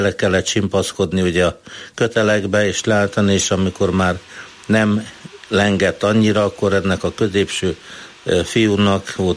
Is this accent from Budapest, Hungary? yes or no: yes; Máriaremete, Budapest, Hungary; én meg Mária Remetén nőttem föl, oda költöztünk